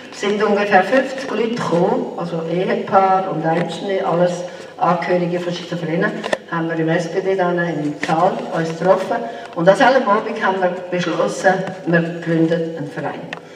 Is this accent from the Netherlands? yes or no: no; Aargau, Switzerland; Im 80 bin ich dann zurückgekehrt in die Schweiz, in Aargau, in meinem Heimatkanton